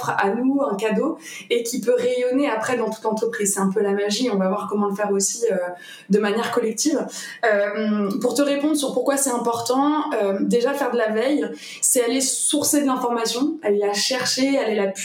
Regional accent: Lyon, Auvergne-Rhône-Alpes, France; je suis lyonnaise pure souche, c'est-à-dire que j'y suis née, j'y habite à fond. J'ai 29 ans

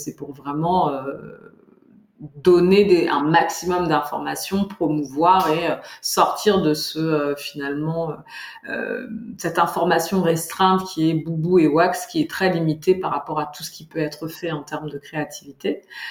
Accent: Paris, Île-de-France, France; born there; je suis basée en région parisienne, je suis née à Paris.

